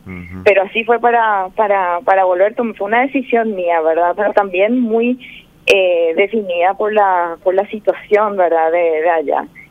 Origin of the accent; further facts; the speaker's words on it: Paraguay; moved away; Pero puedo hablar también por lo que viví, ¿verdad?, con personas de otros países y también otros paraguayos.